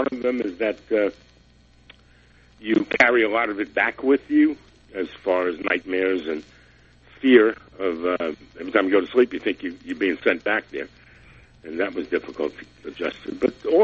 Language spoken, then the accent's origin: English; Jersey City, New Jersey, United States; I'm from Jersey City, New Jersey.